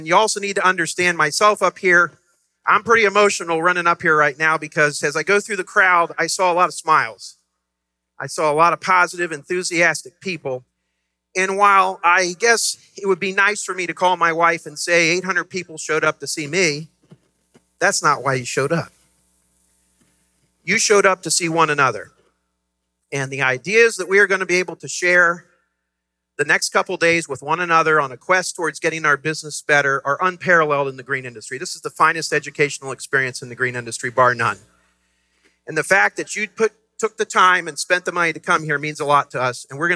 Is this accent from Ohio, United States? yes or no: yes; Dayton, Ohio, United States; And I'm a small town guy. I'm from Dayton, Ohio.